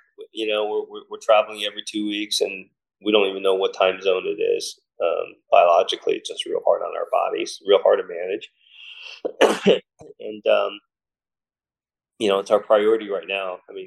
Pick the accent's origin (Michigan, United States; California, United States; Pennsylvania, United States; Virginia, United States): California, United States; Newport Beach; it's going to go to my hometown where I grew up and I was raised, where I learned fishing. That's Newport Beach, California.